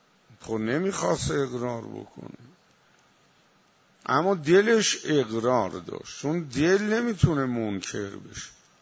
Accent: Iran; ما ایرانی هستیم و دینمون اینه

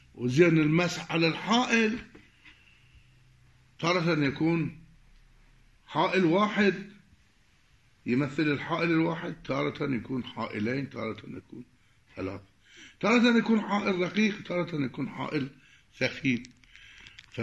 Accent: Iraq; مثل ما يقولون عندنا في العراق

